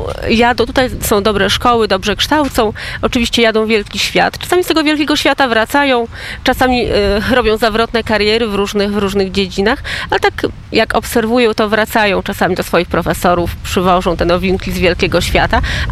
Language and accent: Polish; Hołowno, Lublin Voivodeship, Poland; to są moje rodzinne strony, Kraina Rumianku, Hołowno, gmina Podedwórze.